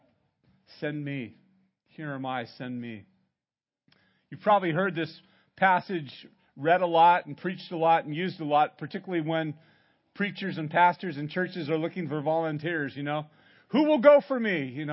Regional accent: Santa Barbara, California, United States; also born or lived in Pasadena; When I was about 4.5 years old, we moved from Pasadena, which is down by Los Angeles, up to Santa Barbara.

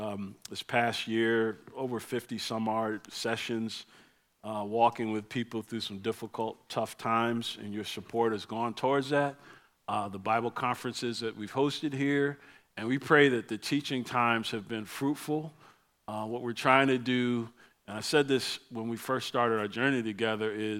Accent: East Coast, United States; Now, growing up on the East Coast, bear with me, this is a long illustration, but I'm going somewhere with this.

